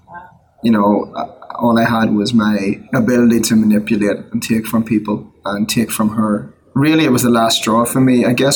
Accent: Monaghan, County Monaghan, Ireland; now in United States; a tiny little church in my hometown in Monaghan in Ireland

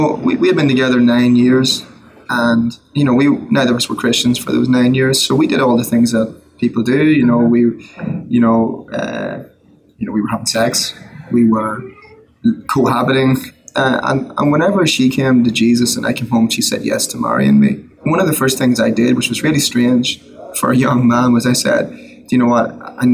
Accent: Monaghan, County Monaghan, Ireland; now in United States; a tiny little church in my hometown in Monaghan in Ireland

